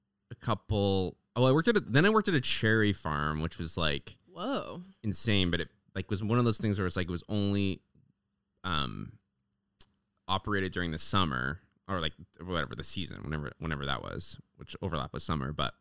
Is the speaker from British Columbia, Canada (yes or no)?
yes; Kelowna, British Columbia, Canada; I grew up in Kelowna, so it was that one.